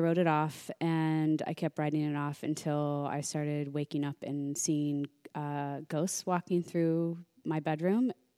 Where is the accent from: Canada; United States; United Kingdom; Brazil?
United States; Midwest; I grew up in the Midwest, like strict Irish Catholic family, went to Catholic school my whole life.